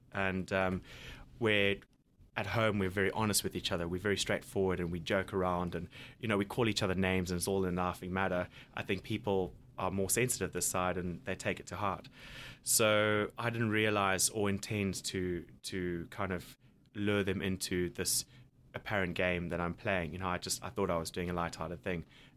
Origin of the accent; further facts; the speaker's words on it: Zimbabwe; I'm from Zimbabwe, but you know, I've come from a place.